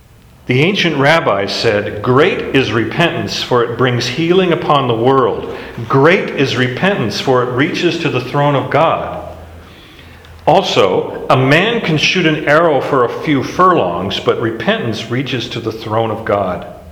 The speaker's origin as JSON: {"language": "English", "region": "Hawaii", "country": "United States", "tie": "born or raised there", "said": "See, when growing up in Hawaii in high school, we had this, there was a lot of restrictions about what animals could be brought to the islands."}